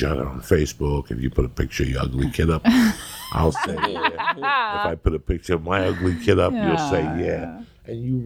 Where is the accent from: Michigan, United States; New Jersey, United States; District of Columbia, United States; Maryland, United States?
New Jersey, United States; I'm from Jersey.